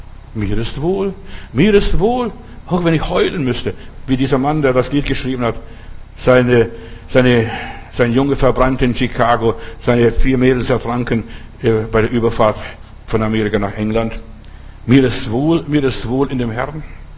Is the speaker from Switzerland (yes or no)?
yes; Switzerland; bin ich ein Schweizer, ein Bergler, verstehst?